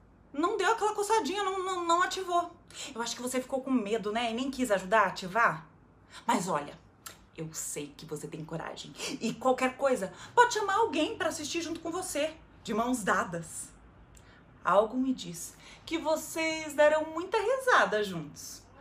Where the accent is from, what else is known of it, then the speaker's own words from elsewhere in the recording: Curitiba, Paraná, Brazil; Quer dizer, guri é por minha conta, porque eu sou de Curitiba.